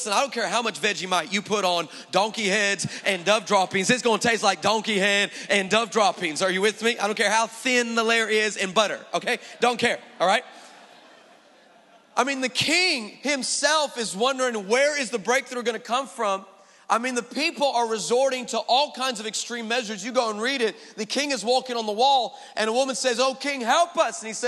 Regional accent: United States; I'm American. We don't know anything, okay?

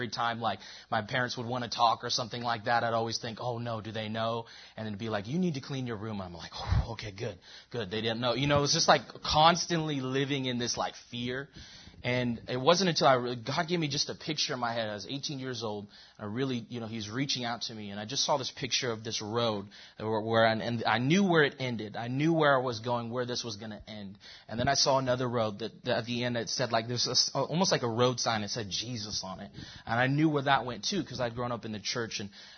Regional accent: Everett, Washington, United States; I actually grew up in the church. I grew up in Everett, just right on the same street as Manor High School.

